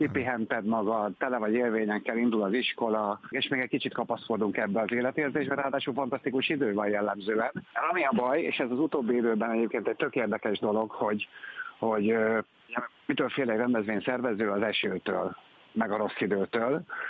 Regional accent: Budapest, Hungary; Nekünk így a budapesti események a fő fókuszú történetek, nyilván azért, mert innen származunk

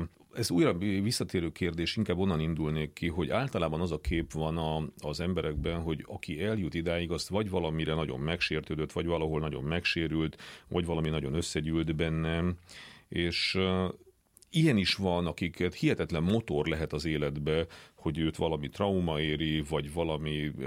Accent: Transylvania, Romania; akkor én egy olyan családból származok, ugye Erdélyből, ahol vidéki értelmiségiek voltak az én felmenőim, tehát kis falvakban voltak tanítók, nem tudom, több száz évre visszamenőleg.

